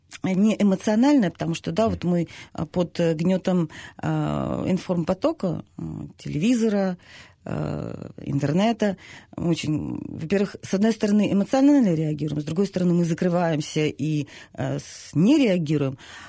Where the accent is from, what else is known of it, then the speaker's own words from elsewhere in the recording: Crimea, Ukraine; Я крымчанка.